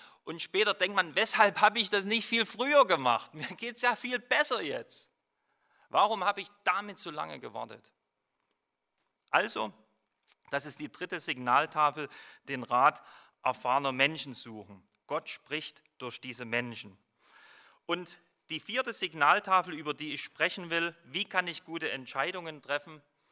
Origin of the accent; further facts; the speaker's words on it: East Germany, Germany; Ich bin in der DDR groß geworden als Christ